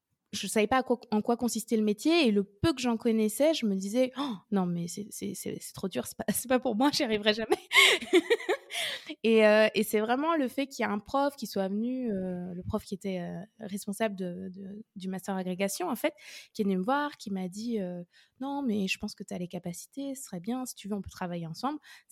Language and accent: French; Orléans, Centre-Val de Loire, France; je suis d'Orléans à la base et donc j'ai commencé par des classes préparatoires à Orléans.